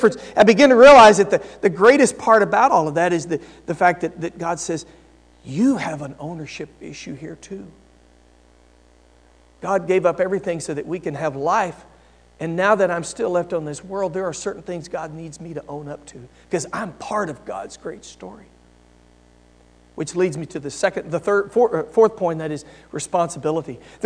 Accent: New Braunfels, Texas, United States; I pray for New Braunfels, Texas, my hometown.

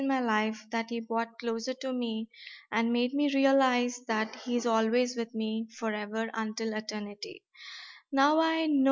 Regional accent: Hyderabad, Telangana, India; I'm from Hyderabad, India. I was born in a family who trust in Jesus

